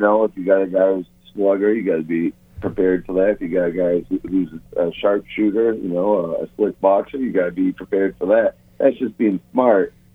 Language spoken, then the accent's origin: English; Bangor, Maine, United States; now in Miami, United States; I'm from Maine. You know, so Bangor's my hometown down here in Miami now.